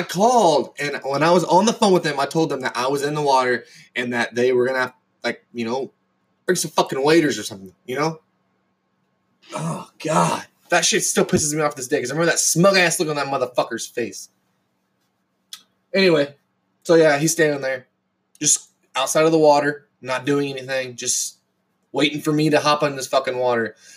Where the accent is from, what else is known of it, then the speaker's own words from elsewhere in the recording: Kansas, United States; I'm from Kansas. There's fucking nothing going on